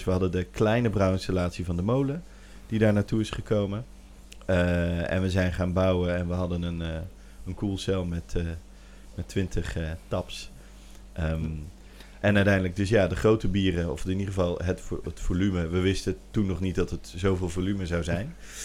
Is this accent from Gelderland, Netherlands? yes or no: no; Rotterdam, South Holland, Netherlands; wij als eigenlijk Rotterdammers in hart en nieren